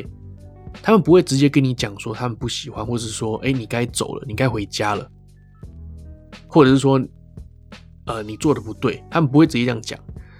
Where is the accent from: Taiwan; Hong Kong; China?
Taiwan; 对啊，我是外国人，我是从台湾来的。